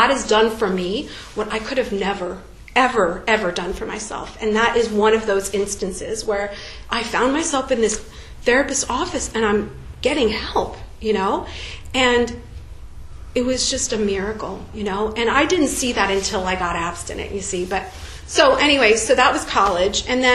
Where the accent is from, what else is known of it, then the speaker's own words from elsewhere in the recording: Eatontown, New Jersey, United States; So I grew up in Eatontown, New Jersey.